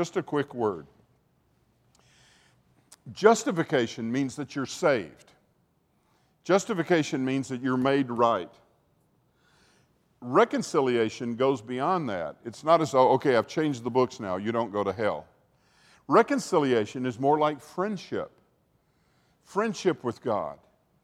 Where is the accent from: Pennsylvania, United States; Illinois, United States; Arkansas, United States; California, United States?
Arkansas, United States; When I went to Vanderbilt, I had a scholarship to go there, and I was from Southwest Arkansas.